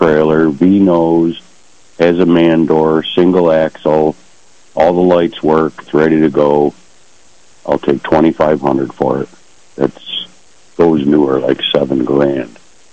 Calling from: Attica, New York, United States; Morning, Jim. Calling from Attica.

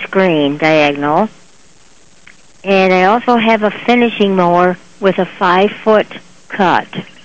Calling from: Springville, New York, United States; Springville, New York.

